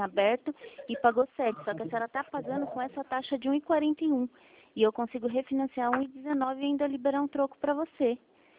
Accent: Itatiba, São Paulo, Brazil; eu sou de Itatiba.

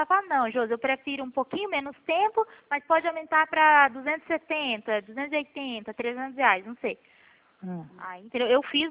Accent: Pirassununga, São Paulo, Brazil; que eu sou de Pirassununga, né?

